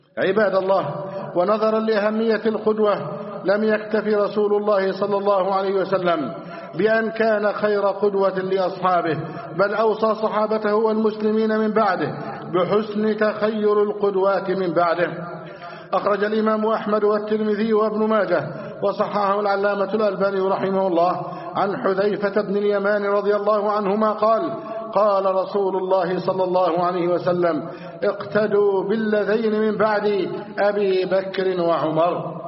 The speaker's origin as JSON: {"language": "Arabic", "country": "Egypt", "said": "بلدنا مصر"}